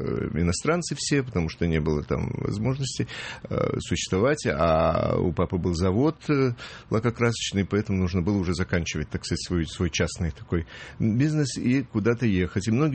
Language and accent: Russian; China; Я родился в Китае. Родители, они вот оказались в Китае. Мама родилась там тоже.